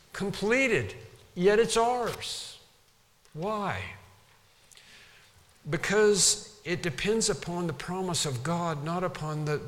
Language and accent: English; United States; I'm still an American. I'm still a male. I still speak English.